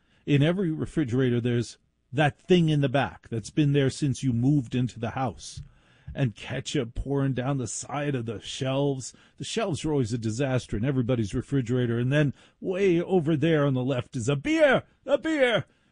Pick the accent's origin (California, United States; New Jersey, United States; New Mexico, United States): New Jersey, United States; Maplewood; When I was a kid growing up in Maplewood, New Jersey, I'd see this stuff on TV, and I'm like, that has nothing to do with my home.